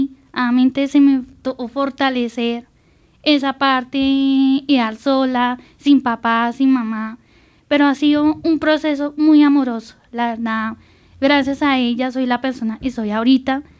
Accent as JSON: {"language": "Spanish", "town": "Villavicencio", "region": "Meta", "country": "Colombia", "tie": "born or raised there", "also_born_or_lived": "Bogotá", "said": "Y yo vivía... Nací en Bogotá, pero me fui a los 2 años a radicarme en Villavicencio con mis personas mencionadas."}